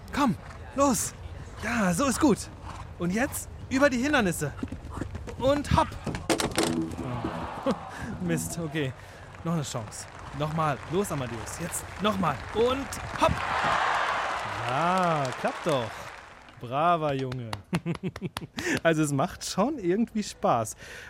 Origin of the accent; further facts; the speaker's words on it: Northern Germany, Germany; es gibt Hobbyhorsing-Sportler auch mittlerweile sogar bei uns in Norddeutschland.